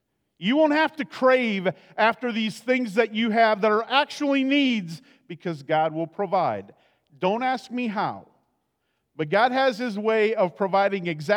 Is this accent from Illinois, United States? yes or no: no; Iowa, United States; It's 10 miles away from where I grew up in Iowa.